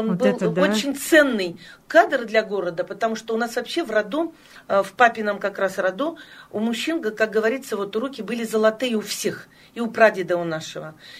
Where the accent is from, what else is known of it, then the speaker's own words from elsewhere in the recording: Prokopyevsk, Kemerovo Oblast, Russia; может быть, я вот из Прокопьевска и недостаточно готова к приемным экзаменам